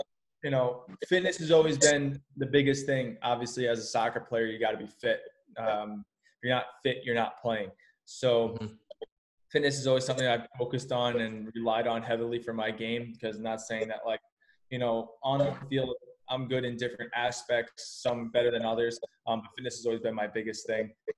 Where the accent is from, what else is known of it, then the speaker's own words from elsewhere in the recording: Hicksville, New York, United States; now in Rochester, United States; So, originally, I'm from Hicksville on Long Island in Nassau County. And I grew up there my entire life and then moved to Rochester a few years back.